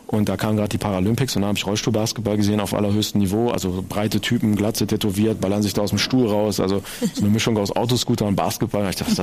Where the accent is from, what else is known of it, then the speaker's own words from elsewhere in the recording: Hildesheim, Lower Saxony, Germany; Ich bin 1980 in Hildesheim geboren, also quasi 30 Kilometer von Hannover entfernt. Deswegen fühle ich mich hier auch so schön, so heimisch.